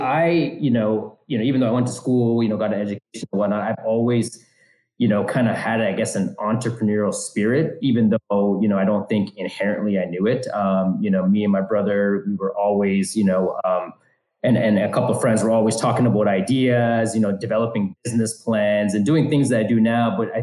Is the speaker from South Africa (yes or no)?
no; Canada; I'm born and raised in Canada. And so, you know, kind of second generation from immigrant parents